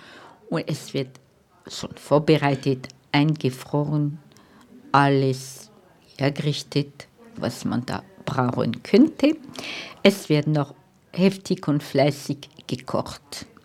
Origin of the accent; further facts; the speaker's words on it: Bavaria, Germany; Aber wir können es nicht wie zum Beispiel bei uns in Bayern vergleichen.